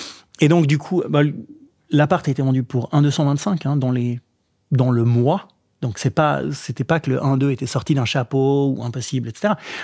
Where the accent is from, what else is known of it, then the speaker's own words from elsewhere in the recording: Vaud, Switzerland; now in Zurich, Switzerland; Moi, je suis vaudois, mais j'habite à Zurich